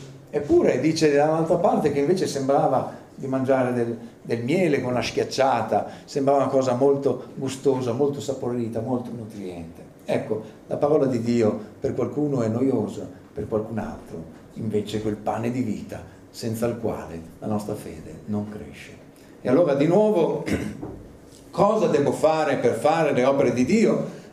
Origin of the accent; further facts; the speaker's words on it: Bologna, Emilia-Romagna, Italy; poi noi siamo bolognesi, siamo un po', come dire, un po' pudici